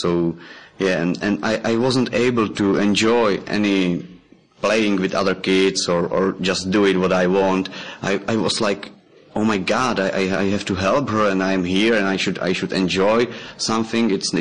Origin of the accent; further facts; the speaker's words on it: Czechia; English is a second language; and I'm from Czech Republic.